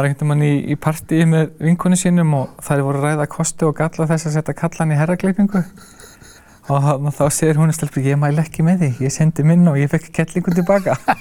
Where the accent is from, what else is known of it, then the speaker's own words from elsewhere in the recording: Ísafjörður, Westfjords, Iceland; moved away as an adult; also born or lived in Akureyri; Ég flutti frá Ísafirði á tvítug.